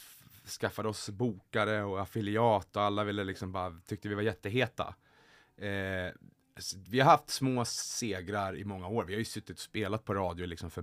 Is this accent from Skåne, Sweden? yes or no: no; Järfälla, Stockholm County, Sweden; now in Sandviken, Sweden; som jag är uppvuxen i liksom i Stockholms län, Järfälla, norr om Stockholm är uppvuxen i, men mycket Stockholm, och när jag flyttade nu, som jag bor i Sandviken här utanför Gävle